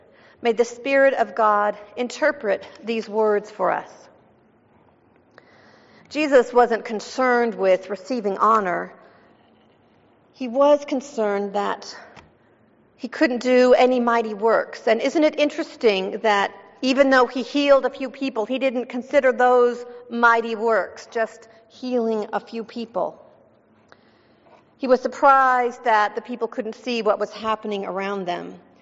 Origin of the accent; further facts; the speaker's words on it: Ireland; But growing up in Ireland, where even what we witnessed firsthand